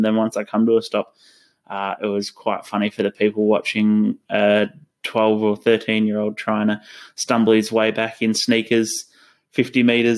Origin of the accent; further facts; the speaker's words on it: Queensland, Australia; moved away; also born or lived in Victoria / England; I started growing up in Central Victoria, in the south of Australia, and then moved up to Queensland throughout the start of my younger life through primary school or elementary school. And then we ended up actually moving over to England